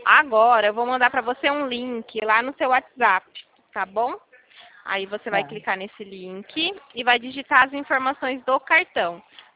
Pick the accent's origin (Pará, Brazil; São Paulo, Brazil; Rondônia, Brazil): São Paulo, Brazil; Eu sou paulista.